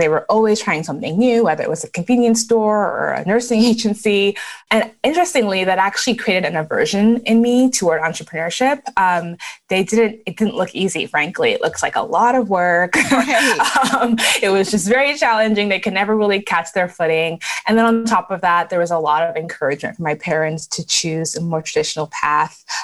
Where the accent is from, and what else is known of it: Canada; born or raised there; also born or lived in Lagos, Nigeria